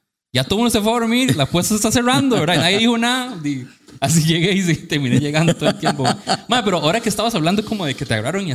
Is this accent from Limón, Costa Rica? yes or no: no; Ciudad Quesada, Alajuela, Costa Rica; Yo soy de Ciudad Quesada, madre, San Carlos.